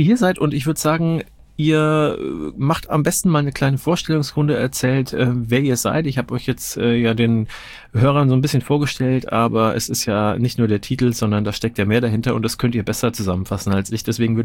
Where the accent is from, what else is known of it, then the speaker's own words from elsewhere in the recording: Nuremberg, Bavaria, Germany; born there; weil ich bin in Nürnberg geboren und größte Zeit meines Lebens auch ansässig gewesen.